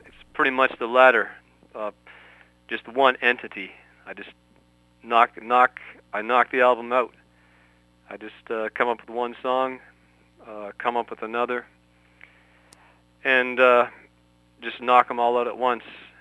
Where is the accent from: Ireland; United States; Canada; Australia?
Canada; Toronto, Ontario; Well, I'm from Toronto, Canada, so just north of the border